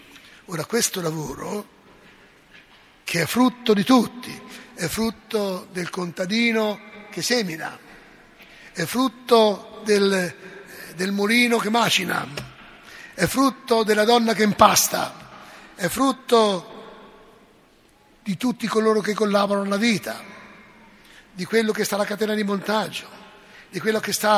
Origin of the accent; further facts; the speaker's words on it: Umbria, Italy; Io sono umbro.